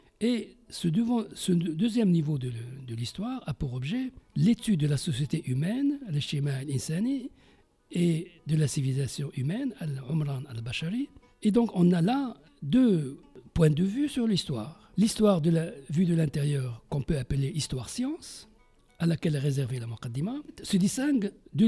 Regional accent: Morocco; chez nous au Maroc et dans le monde.

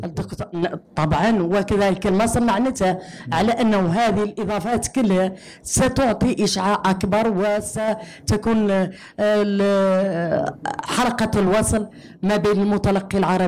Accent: Guelmim-Oued Noun, Morocco; أولا أننا ننتمي لجهة من الصحراء اسمها جهة قليميم وادنون

